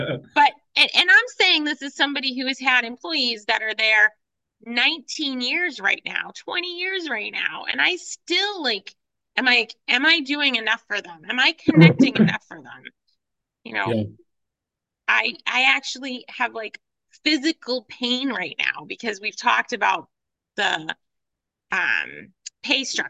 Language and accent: English; United Kingdom; now in Boston, United States; And me being a British Bostonian, I love classy.